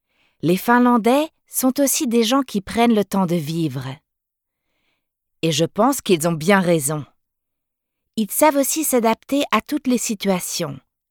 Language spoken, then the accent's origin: French; France; Je suis française, j'ai 23 ans